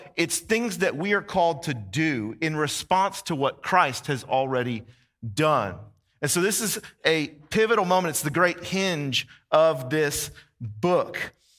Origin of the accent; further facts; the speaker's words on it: Texas, United States; I'm from Texas, and I knew about Buc-ee's for a long time. I tried to tell my Georgia friends.